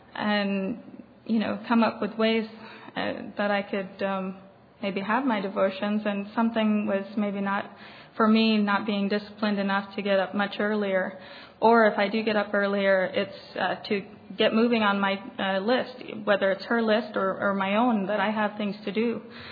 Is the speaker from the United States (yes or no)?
yes; Wellman, Iowa, United States; I'm from Wellman, Iowa.